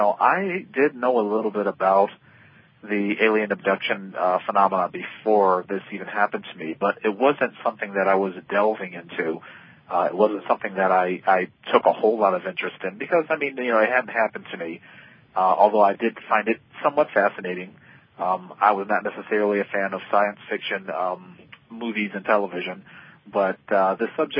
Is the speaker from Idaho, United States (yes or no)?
no; Ohio, United States; And, you know, we're from Ohio, so it was a good long drive.